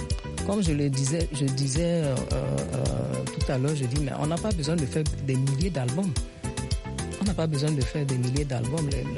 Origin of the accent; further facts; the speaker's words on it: Côte d’Ivoire; parce que je suis ivoirienne